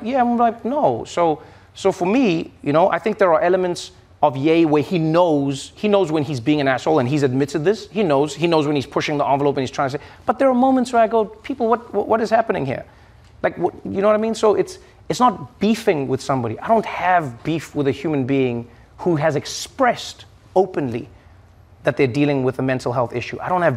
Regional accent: South Africa; when I grew up in South Africa

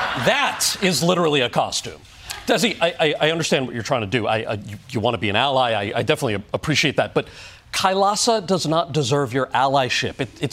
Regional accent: New Jersey, United States; And finally, let's check in on my home state of New Jersey.

